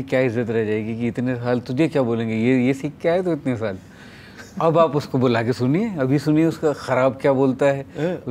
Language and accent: Hindi; Uttar Pradesh, India; मैं यूपी से हूँ